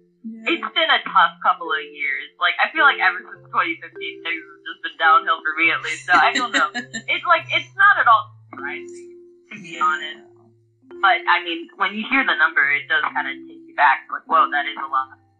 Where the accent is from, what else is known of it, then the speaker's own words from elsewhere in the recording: Franklin, Tennessee, United States; I am from Franklin, Tennessee originally